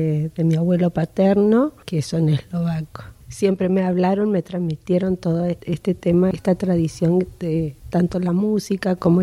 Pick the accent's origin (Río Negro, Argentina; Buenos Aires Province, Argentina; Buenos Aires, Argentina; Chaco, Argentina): Chaco, Argentina; Presidencia Roque Sáenz Peña; soy de Presidencia Boquesa Espeña, provincia del Chaco, República Argentina.